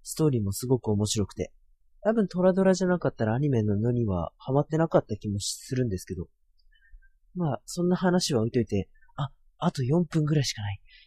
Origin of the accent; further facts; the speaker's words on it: Tohoku, Japan; 出身は、東北地方です。